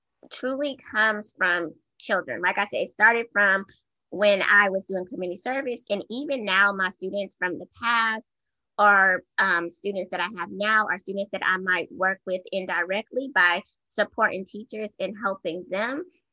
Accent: Tacoma, Washington, United States; I was serving at a local elementary school in Tacoma, Washington. So I'm from the West Coast.

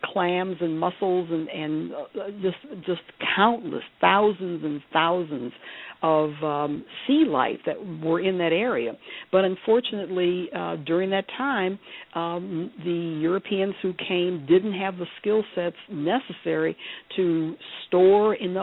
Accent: Detroit, Michigan, United States; I'm from Detroit and Windsor, Canada is right across the border, and I love the … the national anthem for Canada, because I grew up with it.

